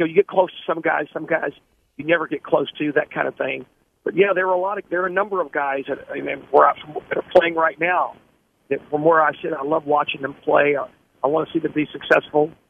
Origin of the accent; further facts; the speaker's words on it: Hempstead, Texas, United States; Well, I'm from Hempstead, Texas, in my first year at University of Houston. I was homesick. So every weekend I went home, so the kids started